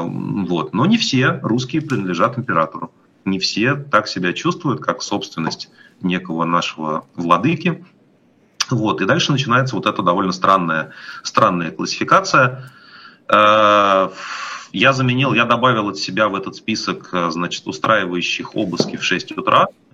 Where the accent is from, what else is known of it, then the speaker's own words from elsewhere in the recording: Moscow, Russia; Я обычно на это отвечаю, что я из Москвы, и, конечно, если дальше начинается какая-то дискуссия, понятно, что у меня никакой другой идентификации, кроме русского, то, что называют Russians, нету.